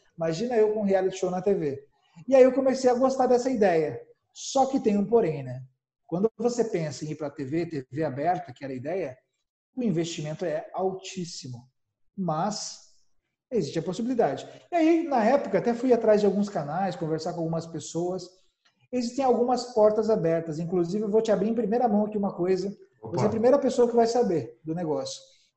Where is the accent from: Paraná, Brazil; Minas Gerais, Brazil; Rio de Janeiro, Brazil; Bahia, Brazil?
Paraná, Brazil; also born or lived in Santa Catarina; E eu, na verdade, sou paranaense, mas morava em Santa Catarina.